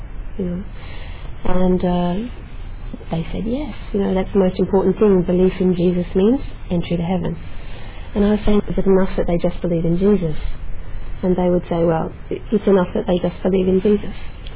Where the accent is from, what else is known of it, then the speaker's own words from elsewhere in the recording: Australia; accent: Australian; I grew up in Australia, as you can maybe tell from the accent. I grew up as an atheist, really.